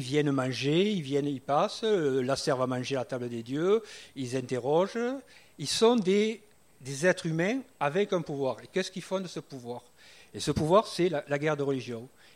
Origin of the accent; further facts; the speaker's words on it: Occitanie, France; moi, je viens dans mon accent d'un pays où les guerres de religion sont dans la chair avec les cathares